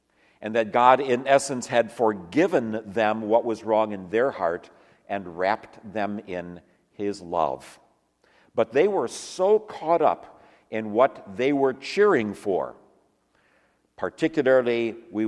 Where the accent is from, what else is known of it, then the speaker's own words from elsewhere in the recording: Detroit, Michigan, United States; Some of you, most of you by now probably know that I grew up in Detroit.